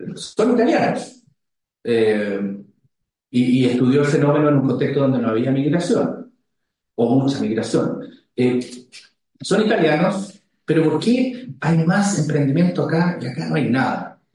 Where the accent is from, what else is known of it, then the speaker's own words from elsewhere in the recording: Paillaco, Los Ríos, Chile; No, Paillaco, mi pueblo querido, del cual soy hijo ilustre, 20.000 habitantes, y yo vivía en un pueblo más pequeño e insignificante, que se llama Pichirrocuy.